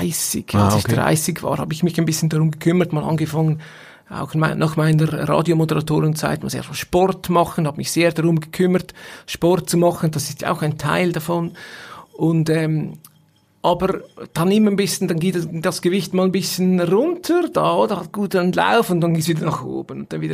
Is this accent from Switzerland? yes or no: yes; Rapperswil, St. Gallen, Switzerland; Und ich bin aus Rapperswil